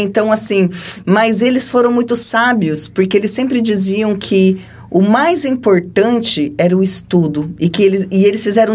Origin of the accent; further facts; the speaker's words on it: Jaciara, Mato Grosso, Brazil; eu, como a menina do interior, eu tive a minha infância em Jaciara.